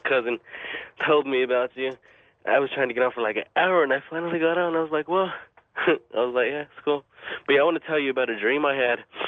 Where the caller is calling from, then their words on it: Fresno, California, United States; Boy, I'm calling from Fresno.